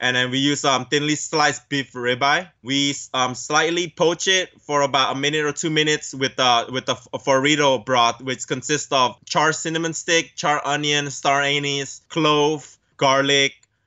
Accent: San Gabriel Valley, California, United States; Growing up in San Gabriel Valley, where a majority of Asians, I'm so lucky to live around that neighborhood because we could have Vietnamese food, Thai food, Cambodian food everywhere.

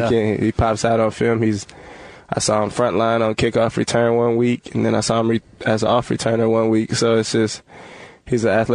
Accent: Texas, United States; I'm a truck. I'm from Texas.

